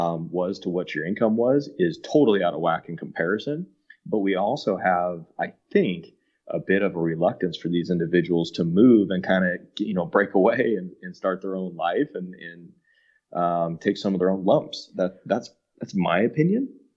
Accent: Yorba Linda, California, United States; So, I grew up in Yorba Linda. I didn't buy in Yorba Linda.

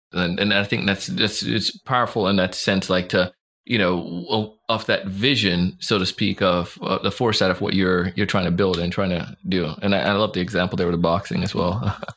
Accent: Jamaica; you can't just like say, rely on your, you know, the fact to say I'm Jamaican, so that's going to make it happen.

